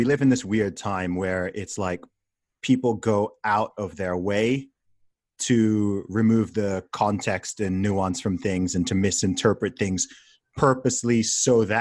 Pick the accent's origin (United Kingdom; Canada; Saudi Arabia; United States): Saudi Arabia; I grew up in Saudi Arabia, right?